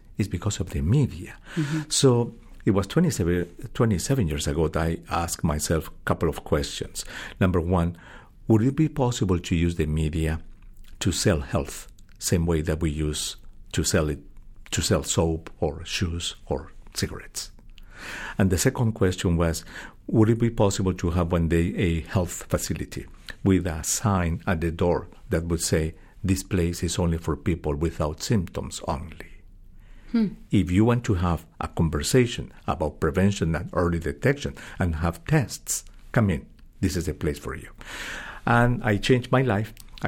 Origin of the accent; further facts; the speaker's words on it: Peru; English is a second language; I used to give chemotherapy to patients in Peru, my home country.